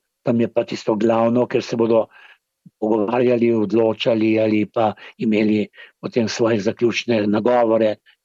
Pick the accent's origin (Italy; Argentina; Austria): Italy; Trieste, Friuli-Venezia Giulia; ker mi smo tukaj Slovenci, so avtohtoni prebivalci, prav tako dolgo kot italijanski